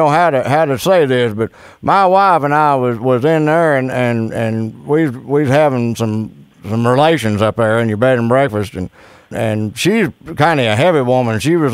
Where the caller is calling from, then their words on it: Tulsa, Oklahoma, United States; I'm calling from Tulsa, Oklahoma.